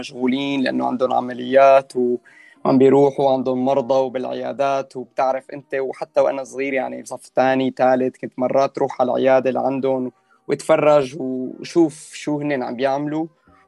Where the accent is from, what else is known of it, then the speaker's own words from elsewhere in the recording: Syria; طبعا احنا عندنا بسوريا وبتوقع مثل كل البلدان